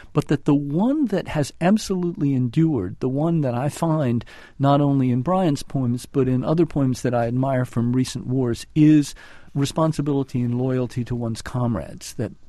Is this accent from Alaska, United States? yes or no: no; Alabama, United States; I grew up in the Deep South where it was still a recent memory.